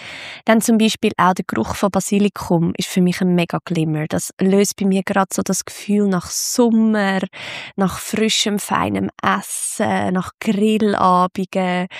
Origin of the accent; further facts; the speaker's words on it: Zug, Switzerland; Er erinnert mich an den Zug, an meine Heimat, an meinen Wohlfühlort, an meine vielen Momente am See